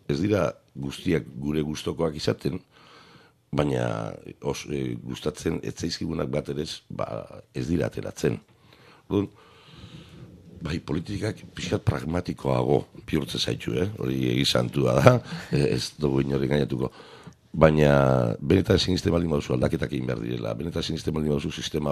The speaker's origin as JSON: {"language": "Basque", "town": "Bergara", "region": "Basque Country", "country": "Spain", "tie": "born or raised there", "said": "Gaur bergaren 5.000 eta piku biztanle, herri ertain bat, nire herri gainera, beraz oso pozik etorri naiz."}